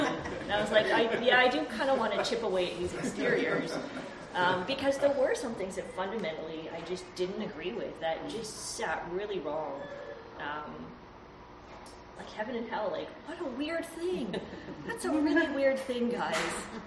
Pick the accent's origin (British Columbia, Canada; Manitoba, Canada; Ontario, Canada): British Columbia, Canada; Vancouver; So I'm from Vancouver. I moved here.